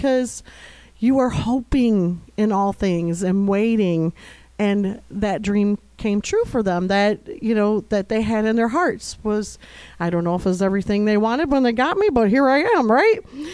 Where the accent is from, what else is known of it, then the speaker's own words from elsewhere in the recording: Rochelle, United States; born there; I was born in Rochelle to a 17-year-old mother who knew she was giving me up for adoption.